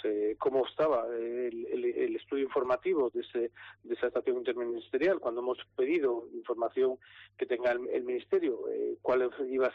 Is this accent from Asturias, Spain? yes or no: no; Cantabria, Spain; eso es lo que tenemos que defender como cántabros, y digo como cántabros